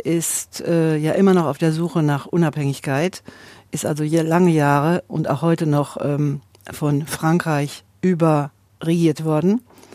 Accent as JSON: {"language": "German", "town": "Hagen", "region": "North Rhine-Westphalia", "country": "Germany", "tie": "born or raised there", "said": "geboren in Hagen und war lange wohnhaft nicht weit vom Studio entfernt, nämlich am Elbersufer 6."}